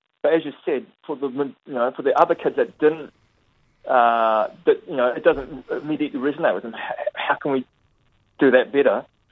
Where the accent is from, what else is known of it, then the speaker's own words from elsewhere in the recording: Dunedin, Otago, New Zealand; I grew up in Dunedin, plenty of outdoor adventure venues close by, Queenstown, Wanaka, within a weekend's drive.